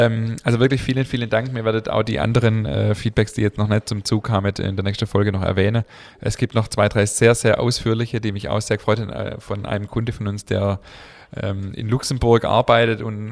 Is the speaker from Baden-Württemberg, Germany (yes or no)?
yes; Baden-Württemberg, Germany; accent: Swabian; sie freut sich auch über unseren schwäbischen Dialekt